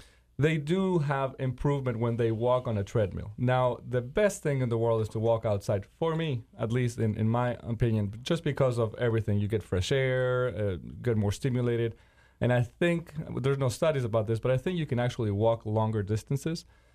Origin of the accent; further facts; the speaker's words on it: Pennsylvania, United States; The truth of the matter is, I come from Pennsylvania, and I make my patients walk a lot.